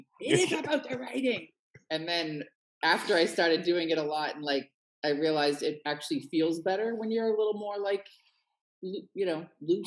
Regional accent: Milton, Massachusetts, United States; also born or lived in Quincy; Well, so I grew up, I'm from originally from Boston, a little bit right outside of Boston. I grew up in Milton, Massachusetts, till I was about 13. My parents got divorced with me, my mother, my sister moved to Quincy.

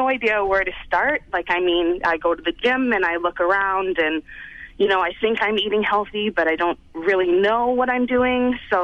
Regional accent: British Columbia, Canada; So, well, I'm from Vancouver Island in British Columbia.

